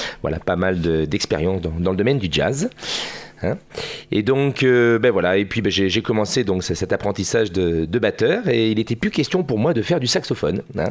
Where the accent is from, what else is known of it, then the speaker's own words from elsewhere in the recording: Île d'Oléron, Nouvelle-Aquitaine, France; je suis originaire de l'île de Léron, où là-bas j'ai commencé à prendre mes premiers cours de solfège.